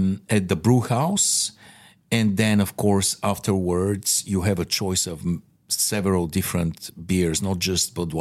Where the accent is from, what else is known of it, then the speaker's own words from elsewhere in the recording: Sofia, Sofia Province, Bulgaria; I know St. Louis better than I know my hometown of Sofia.